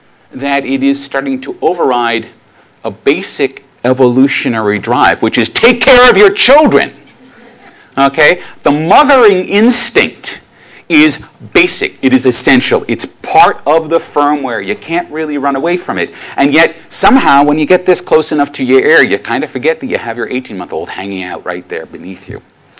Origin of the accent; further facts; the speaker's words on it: Rhode Island, United States; I was a young geek growing up in Rhode Island, suburban Rhode Island, which is this area over by Boston in Massachusetts in North America.